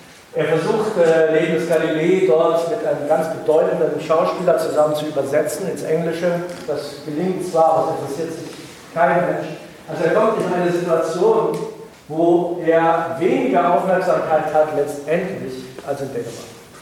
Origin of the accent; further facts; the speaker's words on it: Thuringia, Germany; Na, wir sind doch beide Thüringer